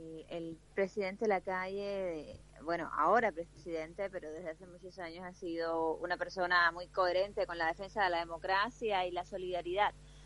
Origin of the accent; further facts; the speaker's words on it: Cuba; un mensaje muy muy bien acogido y agradecido por el pueblo cubano en un momento donde la represión en mi país está en aumento en intensidad y en crueldad